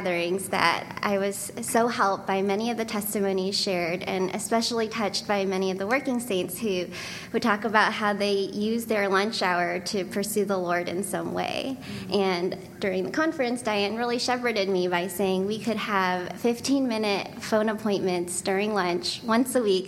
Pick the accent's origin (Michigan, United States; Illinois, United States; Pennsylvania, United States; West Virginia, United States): Illinois, United States; Chicago; from Chicago